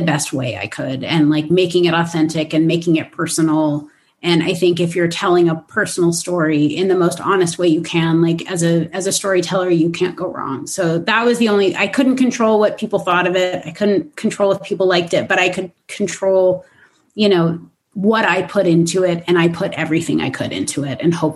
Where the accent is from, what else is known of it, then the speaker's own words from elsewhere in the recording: Los Angeles, California, United States; I really wanted, even though I'm from Los Angeles